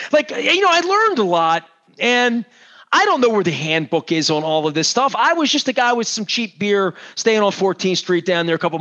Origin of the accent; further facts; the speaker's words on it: Maryland, United States; Literally, we grew up together in Berkshire in Colgate.